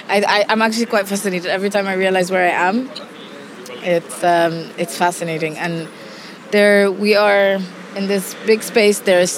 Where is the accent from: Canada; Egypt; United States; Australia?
Egypt; I'm from Egypt. I'm young.